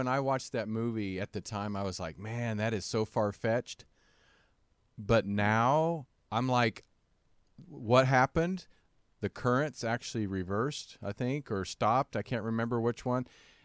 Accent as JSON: {"language": "English", "region": "Kansas", "country": "United States", "tie": "born or raised there", "said": "I grew up in Kansas where they have a nuclear power plant."}